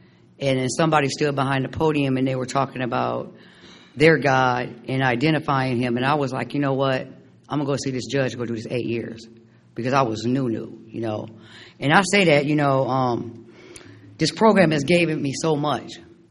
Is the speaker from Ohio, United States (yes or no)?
yes; Akron, Ohio, United States; I'm from Akron, Ohio. Not just Ohio. I'm from where it started.